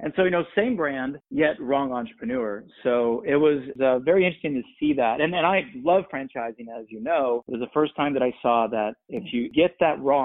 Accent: Brazil; now in United States; Mine goes back to an immigrant story. I moved here from Brazil in 1991. My dad is Brazilian. My mom's Brazilian.

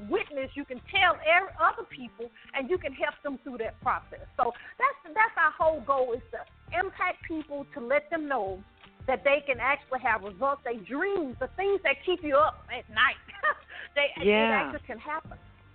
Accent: Birmingham, Alabama, United States; My parents, we grew up in Birmingham, Alabama, and we know of all the history that was in Birmingham, Alabama.

